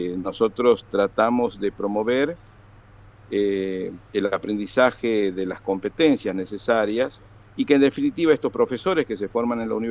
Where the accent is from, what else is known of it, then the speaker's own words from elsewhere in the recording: Argentina; somos tres argentinos que estamos en este momento aquí